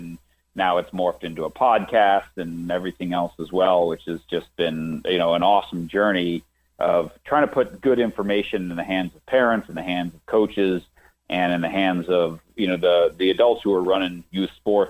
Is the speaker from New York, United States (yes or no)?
yes; New York, United States; I grew up in New York. I played every sport, right, that was in season until I was about 13 or so, 14.